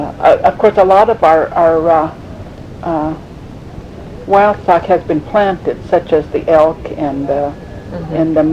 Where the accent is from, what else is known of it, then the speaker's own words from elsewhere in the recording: Karluk, Alaska, United States; Originally, I'm from Karlik.